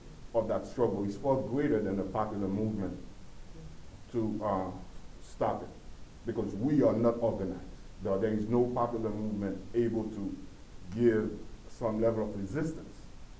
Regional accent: Haiti; In fact, I'm from Haiti, the similarity between Haiti and Iran are so.

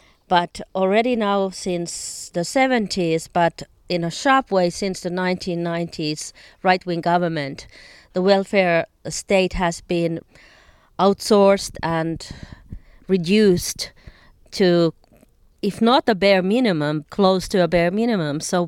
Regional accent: Finland; I'm from Finland

